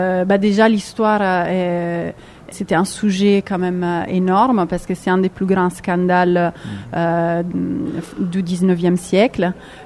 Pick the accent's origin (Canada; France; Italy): Italy; French is a second language; on est deux Italiens et on fait semblant de parler français. Je vois déjà des commentaires sur notre accent apparaître tout de suite.